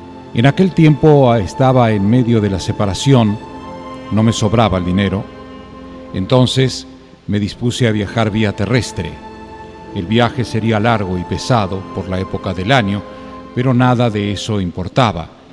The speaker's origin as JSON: {"language": "Spanish", "country": "Chile", "moved": "as an adult", "said": "Soy chilena y he vivido lejos de ella desde los 18 años."}